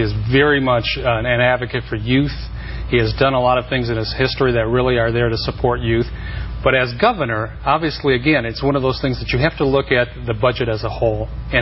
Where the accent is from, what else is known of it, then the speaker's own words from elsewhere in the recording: Long Beach, California, United States; Still my hometown, yeah.